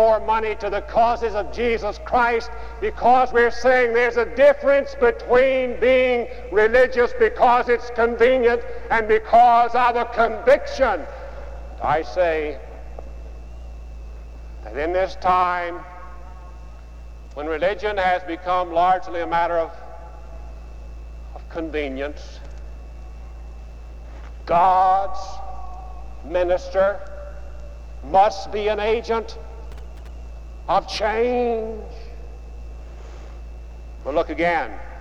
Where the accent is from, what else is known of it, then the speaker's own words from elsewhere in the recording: Arkansas, United States; Now, I should say that I am from Arkansas, first of all